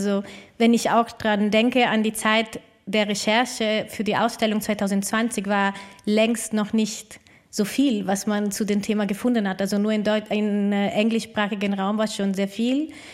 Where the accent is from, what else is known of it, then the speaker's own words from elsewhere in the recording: Italy; Und persönlich als Italienerin bin ich oft ziemlich beleidigt auch hier.